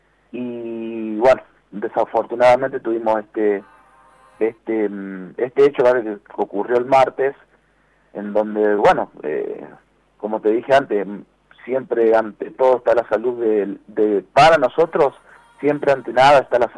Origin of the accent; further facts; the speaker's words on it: Brinkmann, Córdoba, Argentina; somos ciudadanos de Brinkmann, vivimos en Brinkmann, nos criamos en Brinkmann